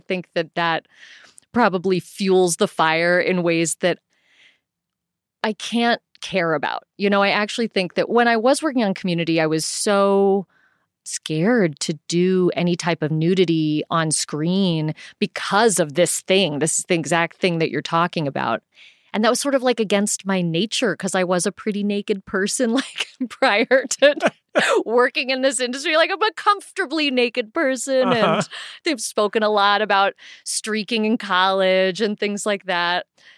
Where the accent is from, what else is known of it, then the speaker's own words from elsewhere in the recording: South Pasadena, California, United States; it didn't feel like I was growing up in Hollywood. Like, South Pasadena is not, South Pasadena High School is not Hollywood High, you know?